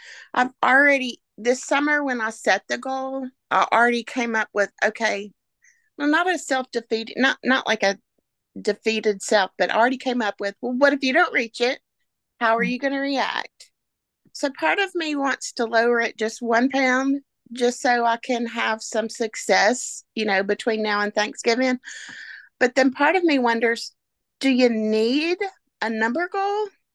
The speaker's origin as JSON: {"language": "English", "region": "the South", "country": "United States", "said": "I'm from the South."}